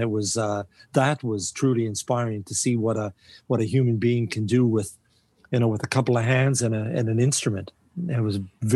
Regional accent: Winnipeg, Manitoba, Canada; I was born and raised in Winnipeg, so so I knew the weather.

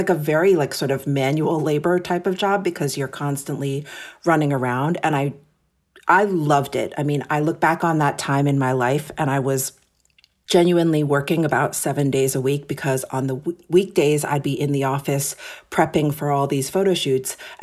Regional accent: New York City, New York, United States; Yes. So I am born and raised in New York City. My parents came to America from Japan in the late 60s. And interestingly, they actually met in New York.

